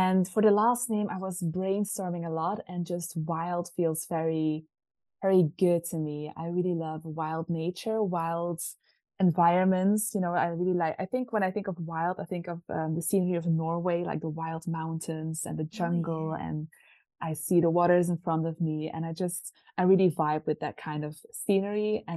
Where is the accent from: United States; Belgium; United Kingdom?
Belgium; Okay, so I'm from Belgium originally. And I still live in Belgium.